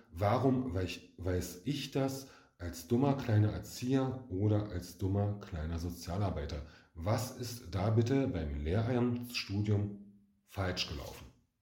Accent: Berlin, Germany; wenn ich als Berliner

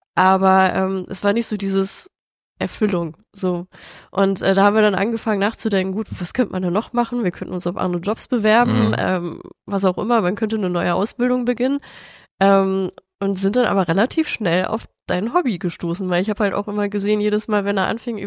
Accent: Schleswig-Holstein, Germany; also born or lived in Hamburg; now in Rheda-Wiedenbrück, Germany; ich komme tatsächlich ursprünglich aus dem Hohen Norden aus Schleswig-Holstein

